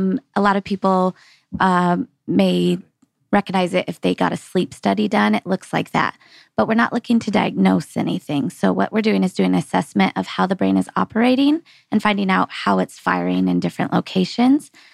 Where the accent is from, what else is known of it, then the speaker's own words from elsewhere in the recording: San Diego, California, United States; So just this year, we opened a second location in San Diego where I'm from, my hometown.